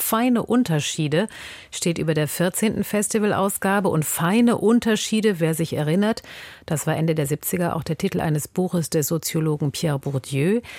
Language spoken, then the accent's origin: German; Cologne, North Rhine-Westphalia, Germany; Als Kölnerin